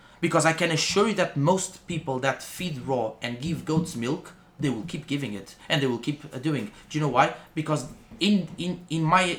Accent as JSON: {"language": "English", "country": "Portugal", "said": "I'm gonna be honest with you, I come from Portugal."}